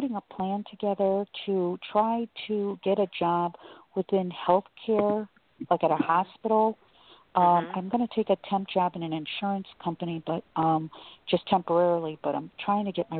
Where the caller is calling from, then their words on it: Chicago, Illinois, United States; I'm from Chicago.